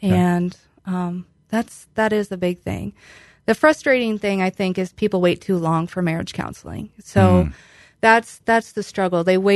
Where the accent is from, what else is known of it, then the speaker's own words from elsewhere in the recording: Illinois, United States; Yeah, I grew up in Stark County.